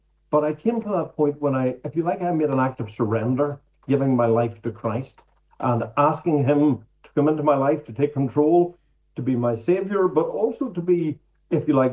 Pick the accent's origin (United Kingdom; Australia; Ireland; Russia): Ireland; Ulster; I have lived overseas for a number of years, I always tell people I'm from Donegal. It's part of who I am, and I'm very grateful for that.